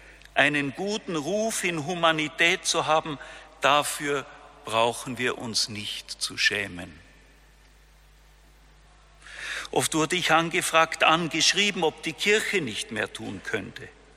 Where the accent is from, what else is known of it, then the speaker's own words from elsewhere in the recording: Austria; ob bei uns in Österreich, in Europa, das christliche Erbe, das Evangelium noch lebt und gilt